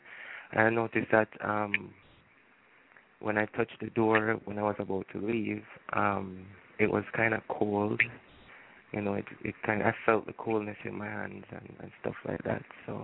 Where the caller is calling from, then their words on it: Jamaica; calling from Jamaica.